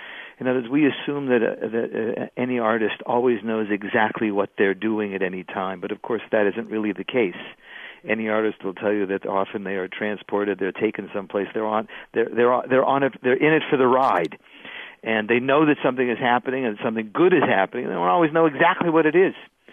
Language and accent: English; United States; but I'm an American Jewish poet